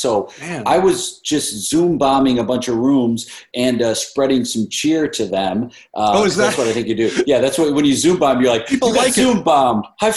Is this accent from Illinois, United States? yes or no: yes; Chicago, Illinois, United States; now in Los Angeles, United States; I'm from originally from Chicago, Illinois, and then I moved to Los Angeles, and I've been here.